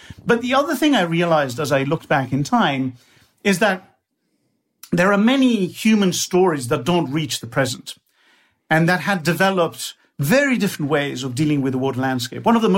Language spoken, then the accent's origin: English; Bologna, Emilia-Romagna, Italy; I come from Bologna, a lovely town in northern Italy where lasagna and tortellini and lots of good things come from.